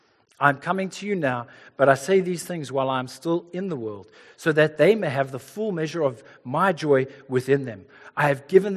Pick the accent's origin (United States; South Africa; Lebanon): South Africa; I know the South African Special Forces will probably not come rescue me.